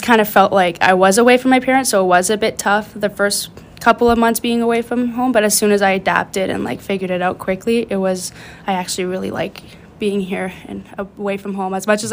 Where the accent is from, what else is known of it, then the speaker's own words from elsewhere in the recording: Uxbridge, Ontario, Canada; I'm from Uxbridge. It's like an hour from Toronto, basically.